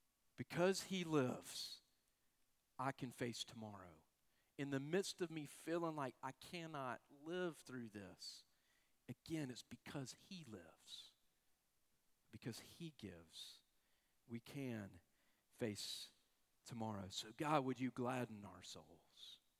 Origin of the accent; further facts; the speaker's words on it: Georgia, United States; I'm from Georgia. I think a good peach pie is good.